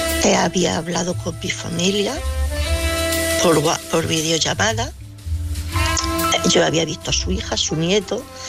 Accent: Jaén, Andalusia, Spain; Él vive en Madrid, yo soy de Jaén.

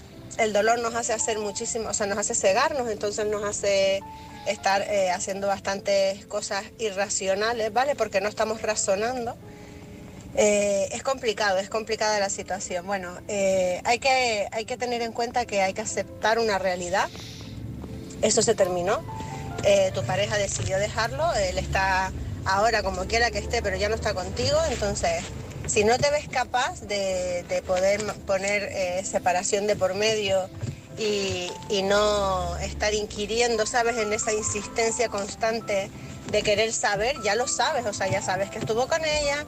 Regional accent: Canary Islands, Spain; de Gran Canaria, experta en salud mental, emocional y energética

